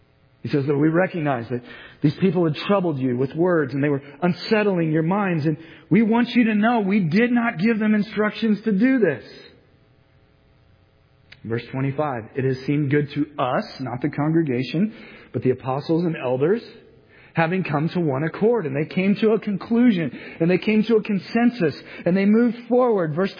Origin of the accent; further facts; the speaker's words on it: United States; Now, for me, as an American, I don't like to do that.